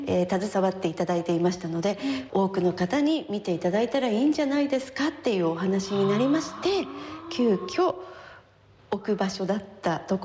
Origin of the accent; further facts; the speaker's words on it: Nagaoka, Niigata, Japan; 私は、長岡の出身なんです